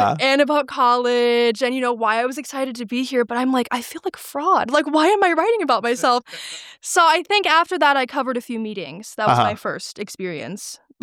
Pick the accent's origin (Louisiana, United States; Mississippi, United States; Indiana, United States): Indiana, United States; Well, I came from Brown County.